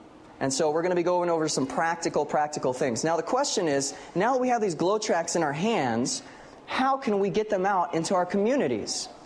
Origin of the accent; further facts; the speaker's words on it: California, United States; even though I'm from Central California